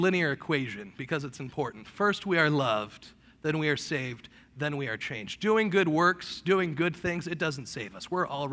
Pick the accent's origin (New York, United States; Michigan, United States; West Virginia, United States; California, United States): Michigan, United States; Detroit; I'm from Detroit, too.